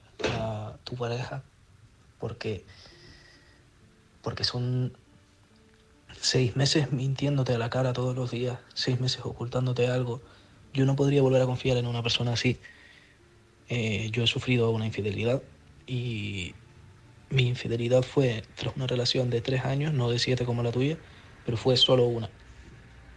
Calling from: Canary Islands, Spain; corresponsal de Lanzarote.

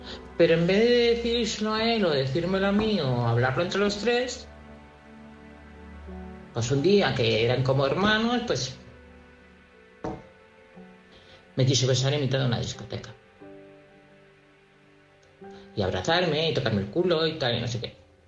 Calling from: Madrid, Community of Madrid, Spain; corresponsal de Madrid.

